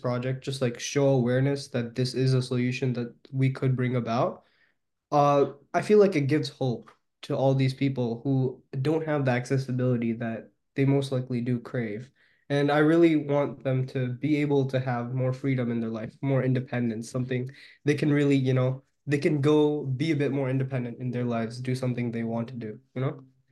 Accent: Redmond, Washington, United States; I'm actually from Redmond, Washington. And right now I'm a current 12th grader.

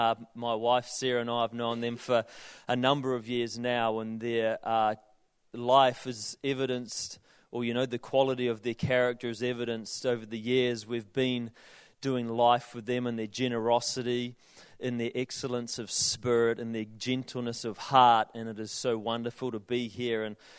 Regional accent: Whangarei, Northland, New Zealand; I was born and raised in Whangarei, so I miss the smell of the ocean and the sound of the crashing waves

